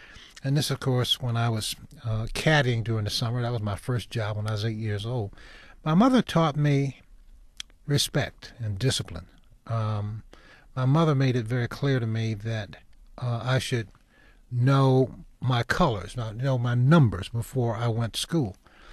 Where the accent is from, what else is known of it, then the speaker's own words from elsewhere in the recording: Cassopolis, Michigan, United States; Because most of the young people that I grew up with in Cassopolis had running water.